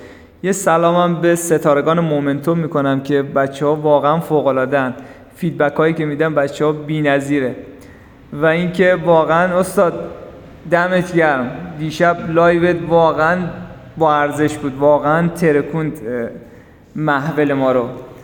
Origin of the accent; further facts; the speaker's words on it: Mashhad, Razavi Khorasan, Iran; واقعا من از مشهد هستم